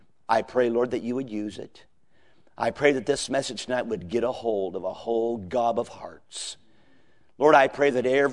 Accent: Seattle, Washington, United States; And I was raised in Seattle, and so I've got some relatives up there.

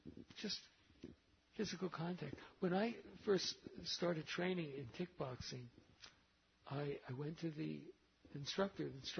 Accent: Bronx, New York, United States; I had spent my whole youth as a kid growing up in the Bronx fighting.

